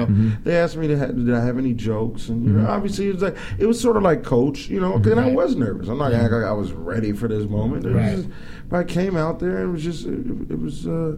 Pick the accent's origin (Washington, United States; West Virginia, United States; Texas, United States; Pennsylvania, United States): Washington, United States; Seattle; Yeah, I'm from Seattle.